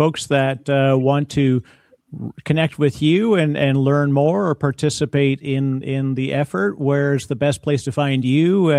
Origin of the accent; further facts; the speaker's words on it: Canada; one being Canadian, proud Canadian here